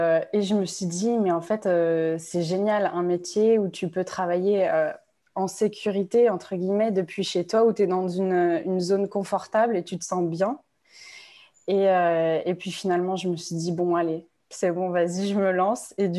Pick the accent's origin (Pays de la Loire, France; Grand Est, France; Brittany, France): Pays de la Loire, France; also born or lived in south of France; Alors, j'ai grandi en France. J'ai grandi dans le sud de la France, puis dans la région de Nantes. On a déménagé plusieurs fois.